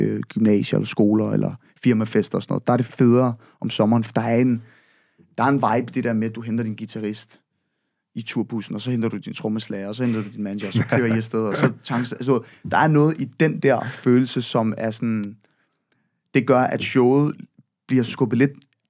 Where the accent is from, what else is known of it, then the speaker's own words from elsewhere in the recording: Roskilde, Zealand, Denmark; Og jeg er jo selv fra Roskilde, jo.